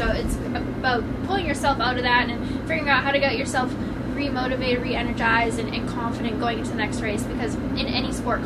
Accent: Canada; moved away as an adult; now in Charlotte, United States; I moved to Charlotte 6 years ago. I'm Canadian, so I'm here on an athlete visa

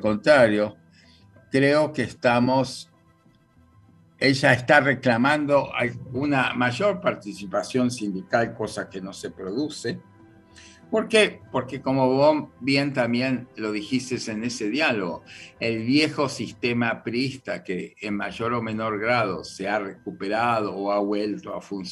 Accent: Argentina; moved away; como argentino sentimental de vivir en el exterior

